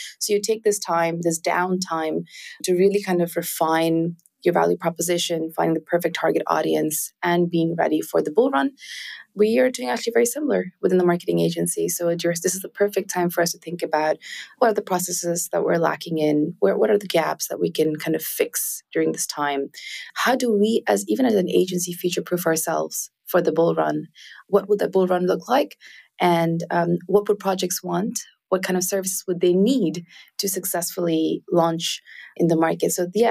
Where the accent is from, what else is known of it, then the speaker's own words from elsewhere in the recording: India; I'm South Asian. I was born and raised in India.